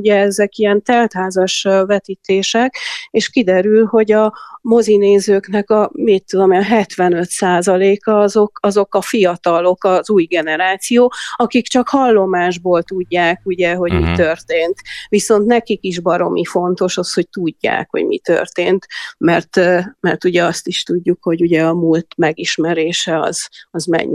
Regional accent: Cluj-Napoca, Cluj County, Romania; Egyrészt én kolozsvári vagyok, és én 21 éves voltam, amikor 1989. decemberében kitört a forradalom

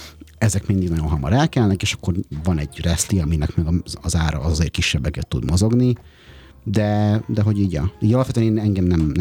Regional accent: Budapest, Hungary; én budapesti vagyok

